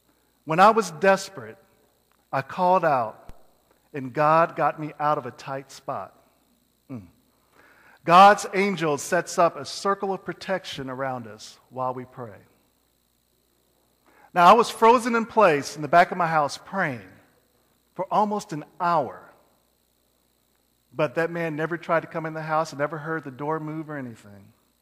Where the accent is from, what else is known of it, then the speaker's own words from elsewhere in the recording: Indianapolis, Indiana, United States; I grew up in Indianapolis, and at the time, I used to walk to school.